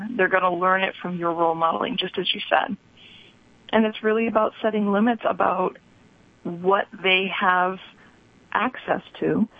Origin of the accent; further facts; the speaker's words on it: Rhode Island, United States; Hey, I grew up in Rhode Island, so I know Carvel well.